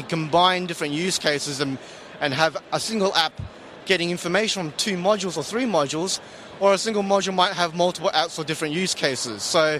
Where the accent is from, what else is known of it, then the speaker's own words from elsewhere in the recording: Australia; I'm Australian